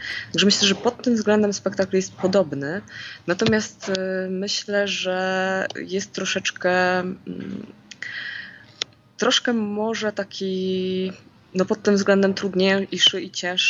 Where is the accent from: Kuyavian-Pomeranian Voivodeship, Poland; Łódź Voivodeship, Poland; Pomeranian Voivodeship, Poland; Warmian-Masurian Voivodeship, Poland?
Warmian-Masurian Voivodeship, Poland; Olsztyn; ja jestem z Olsztyna, a tam w większości wszyscy po wojnie po prostu byli na tę ziemię, więc moi dziadkowie też pochodzili z Wilna